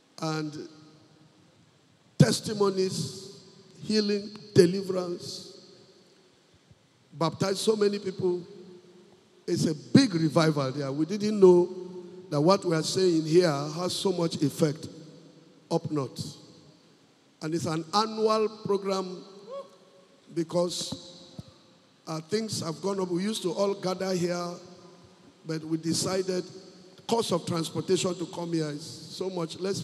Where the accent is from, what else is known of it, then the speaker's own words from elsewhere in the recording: Nasarawa, Nigeria; Somebody told me yesterday, when I said I'm from Nasarawa State, they say, eh? They thought I'm an Igbo man.